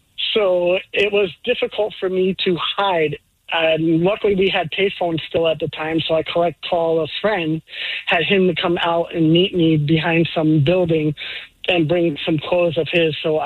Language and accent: English; New York, United States; I'm originally from New York.